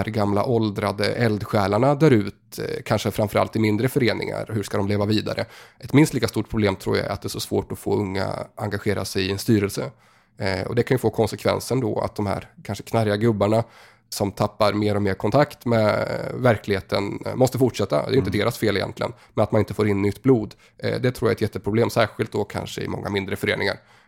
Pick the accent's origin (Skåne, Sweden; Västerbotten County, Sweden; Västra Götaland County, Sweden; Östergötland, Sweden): Östergötland, Sweden; Motala; Jag var hemma i Motala helgen och såg med min pappa.